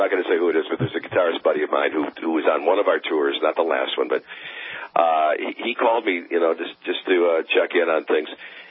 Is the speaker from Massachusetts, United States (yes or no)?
no; Detroit, Michigan, United States; we're all incredible automotive enthusiasts growing up in Detroit